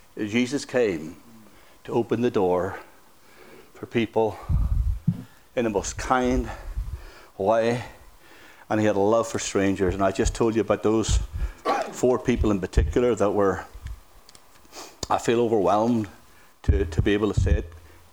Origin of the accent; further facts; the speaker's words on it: Northern Ireland, United Kingdom; now in United States; growing up in Northern Ireland